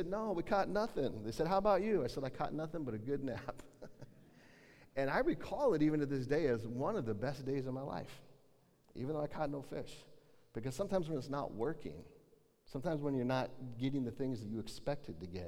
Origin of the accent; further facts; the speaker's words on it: Colorado, United States; I grew up in Colorado, and there's great places to fish in Colorado.